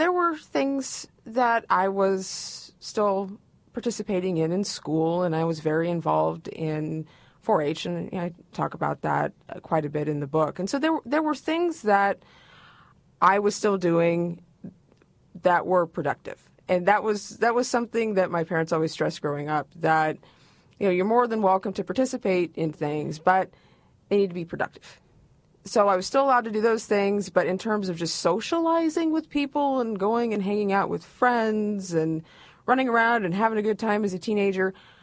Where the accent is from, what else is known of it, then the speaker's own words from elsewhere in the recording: Portland, Indiana, United States; I grew up in Portland, Indiana, which is about 30 minutes northeast of Muncie, just a stone's throw away from the Ohio border.